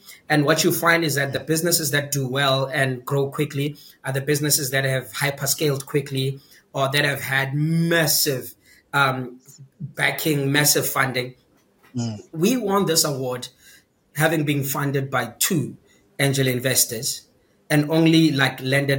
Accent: Itsoseng, North West, South Africa; I'm from Itsoseng in the Northwest. It's a small township in the middle of Northwest between Mahikeng and Lichtenberg. It's only claim to fame, if you Google it, is people fighting for water because we haven't had water since 2005, right?

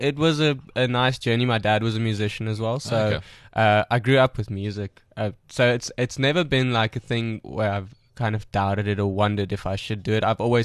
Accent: Pretoria, Gauteng, South Africa; also born or lived in Johannesburg; I grew up in Pretoria East

